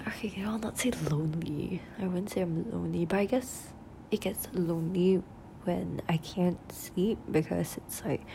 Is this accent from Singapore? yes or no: yes; Singapore; I am from Singapore and I'm Chinese